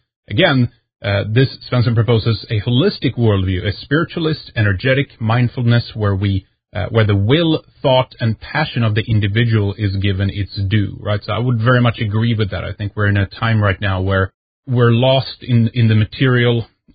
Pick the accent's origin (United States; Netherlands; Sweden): Sweden; since growing up in Sweden by with a kind of default, you know, left-wing position